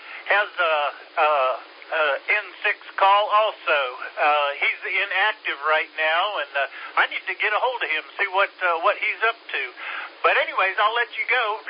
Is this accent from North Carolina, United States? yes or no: no; Simi Valley, California, United States; I'm originally from Simi Valley up in Ventura County, so I was just curious.